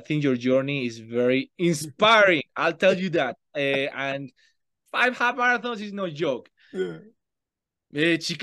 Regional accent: Spain; now in United States; Yeah, I am from Spain. I have been living in the US now for 9 years.

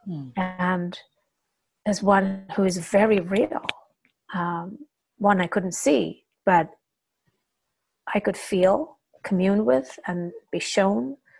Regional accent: India; culturally I'm from India, right? And that's how I grew up.

